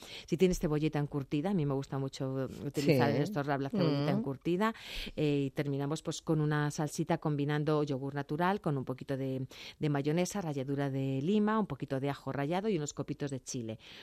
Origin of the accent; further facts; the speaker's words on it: Madrid, Community of Madrid, Spain; yo soy muy madrileña